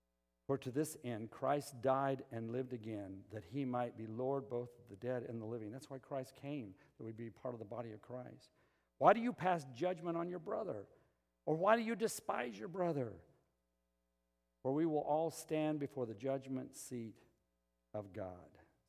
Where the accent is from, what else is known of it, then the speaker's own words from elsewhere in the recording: Albuquerque, New Mexico, United States; My home church, when I grew up in Albuquerque, they started having a Saturday night service.